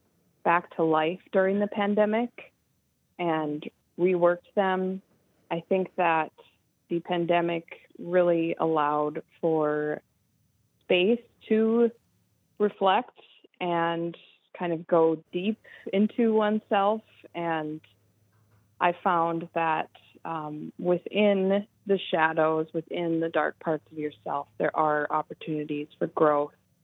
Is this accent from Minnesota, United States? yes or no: yes; Duluth, Minnesota, United States; Yes, so I'm from Duluth, and I grew up swimming in Lake Superior and always felt very connected to water.